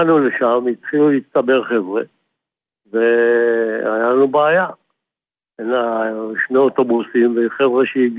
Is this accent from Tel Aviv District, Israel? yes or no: no; Mishmar HaShiva, Central District, Israel; ממשמר השיבה